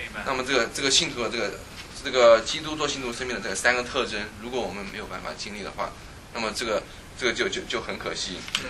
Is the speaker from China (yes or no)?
no; United States; 我们美国人说，他们经常他们看那个新闻